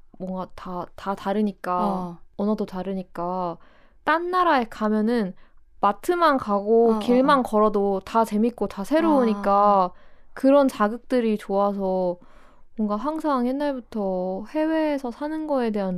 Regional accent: Incheon, South Korea; 나도 인천 사람인데

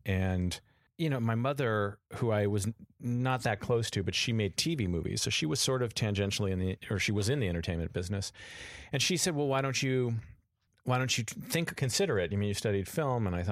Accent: Encino, California, United States; also born or lived in Beverly Hills; I grew up in Encino. My parents were divorced when I was about 13, 14. I lived with my father and he moved to Beverly Hills.

